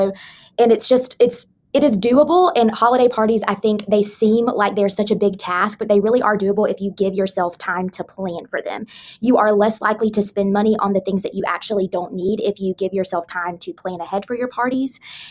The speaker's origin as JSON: {"language": "English", "region": "the South", "country": "United States", "said": "And I am a Southerner, and Southerners, we know a thing or two about feeding a crowd"}